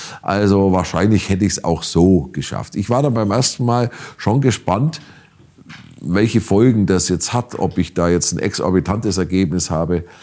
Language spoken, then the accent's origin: German; Kempten, Bavaria, Germany; ich habe ja angefangen einfach im Stadtrat meiner Heimatstadt Kempten.